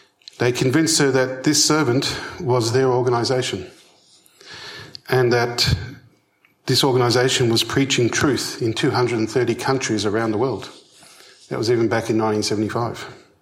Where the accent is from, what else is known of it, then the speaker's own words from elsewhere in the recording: Melbourne, Victoria, Australia; I grew up in Melbourne, inner city Melbourne.